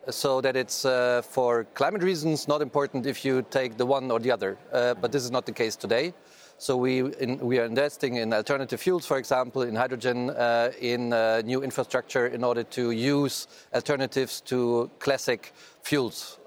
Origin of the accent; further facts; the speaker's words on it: Germany; English is a second language; I'm from Germany, so I can tell you lots of stories about this.